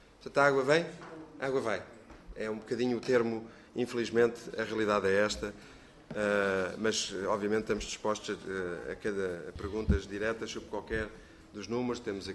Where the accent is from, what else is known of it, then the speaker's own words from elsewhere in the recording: Alentejo, Portugal; eu sou alentejano